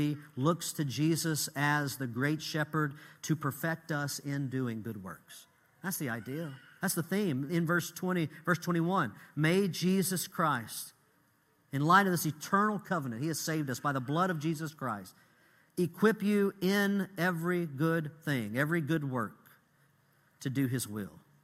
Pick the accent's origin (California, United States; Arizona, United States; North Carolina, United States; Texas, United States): Texas, United States; I'm Texan